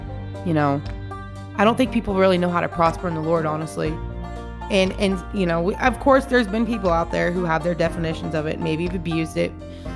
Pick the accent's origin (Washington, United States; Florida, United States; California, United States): Washington, United States; I had lived in my home state my whole life, pretty much. I mean, I went down to Oregon a couple times. You know, that's where my stepdad was. And so we lived there in Oregon for a little bit. But, you know, Washington State was my home state